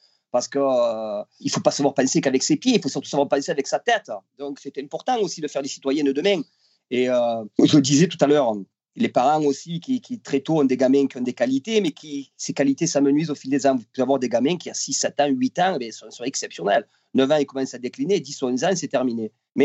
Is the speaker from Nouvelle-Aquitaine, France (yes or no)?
no; Marseille, Provence-Alpes-Côte d'Azur, France; Chez nous, à Marseille